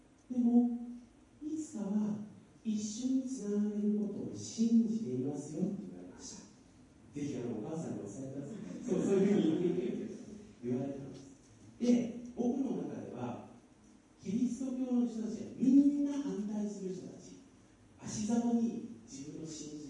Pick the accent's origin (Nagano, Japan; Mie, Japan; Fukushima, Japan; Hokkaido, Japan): Fukushima, Japan; その私の田舎の福島のですね